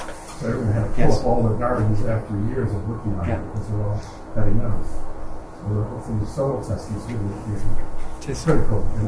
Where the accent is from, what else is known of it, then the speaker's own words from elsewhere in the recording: Chicago, Illinois, United States; now in Sheffield, United Kingdom; I'm from Chicago, and there are gardens.